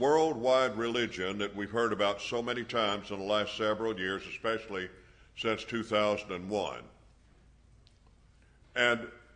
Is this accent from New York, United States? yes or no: no; Alabama, United States; Now, I'm from Alabama, and I can understand that.